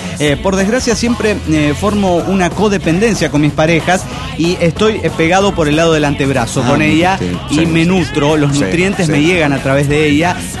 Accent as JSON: {"language": "Spanish", "town": "Acapulco", "region": "Guerrero", "country": "Mexico", "said": "de Acapulco, Guerrero, México."}